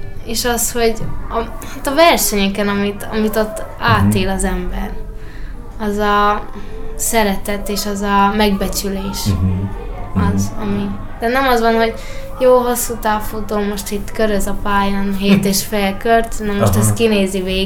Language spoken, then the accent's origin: Hungarian; Hungary